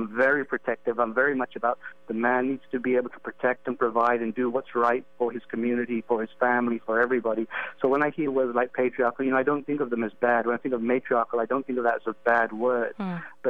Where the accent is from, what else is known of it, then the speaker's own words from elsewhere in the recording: England, United Kingdom; I was raised, born and raised in England. I had two sisters.